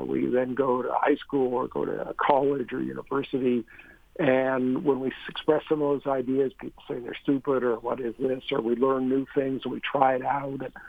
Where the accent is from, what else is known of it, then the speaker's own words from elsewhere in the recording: Canada; When I was a kid growing up in Canada